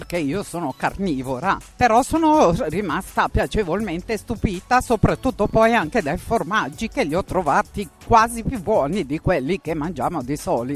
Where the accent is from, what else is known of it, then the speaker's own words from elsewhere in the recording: Masate, Lombardy, Italy; Io sono di Masate, comunque sì, vicino a Monza.